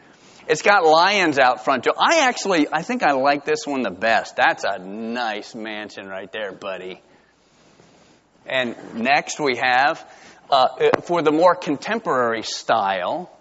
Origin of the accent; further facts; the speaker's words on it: Georgia, United States; I'm from South Georgia.